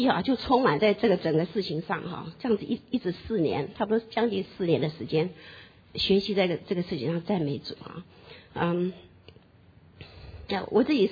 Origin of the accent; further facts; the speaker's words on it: China; 中国人我们中国人不是很喜欢进补嘛